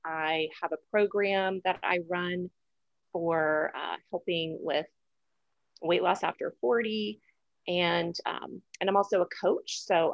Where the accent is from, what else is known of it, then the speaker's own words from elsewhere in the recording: Atlanta, Georgia, United States; But I am from Atlanta, Georgia in the US